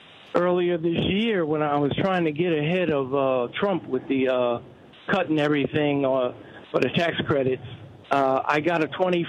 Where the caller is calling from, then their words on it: Amityville, New York, United States; I'm coming from Amityville, Long Island